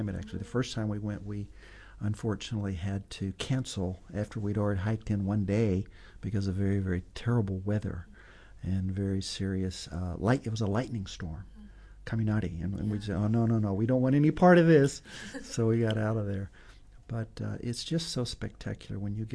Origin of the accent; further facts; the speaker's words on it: Houston, Texas, United States; now in Japan; My hometown, Houston, is very flat, and so mountains are very, very special.